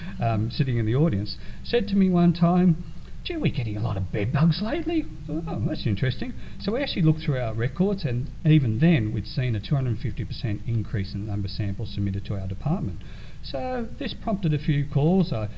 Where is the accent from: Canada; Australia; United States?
Australia; And so, as I'm from Australia, I better start out with a g'day, folks.